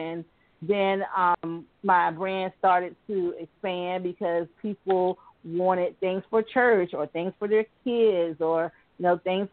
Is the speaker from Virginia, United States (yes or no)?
yes; Virginia Beach, Virginia, United States; I'm originally from Virginia Beach area, and I was living in Norfolk